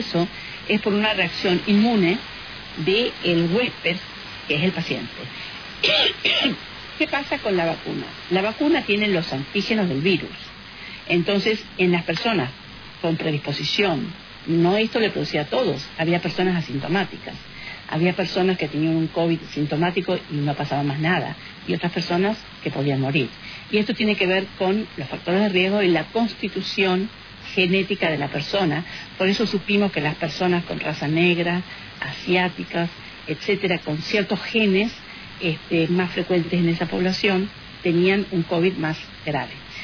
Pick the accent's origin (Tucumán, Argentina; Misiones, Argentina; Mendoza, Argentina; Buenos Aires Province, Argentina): Buenos Aires Province, Argentina; Trenque Lauquen; yo recién llegada de Argentina y sí, soy de Trenquelauquen, como anunciaste.